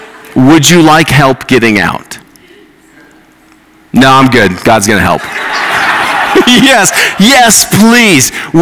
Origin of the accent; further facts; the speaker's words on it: Boulder, Colorado, United States; also born or lived in Southern California; I grew up in Boulder, and then I went to the University of Colorado.